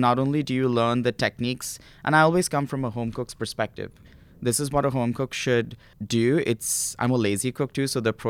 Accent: India; new things that I grew up in India

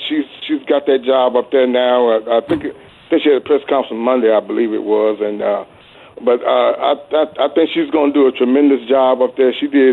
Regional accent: Southern United States, United States; Hey, Paul. Well, I'm a Southerner.

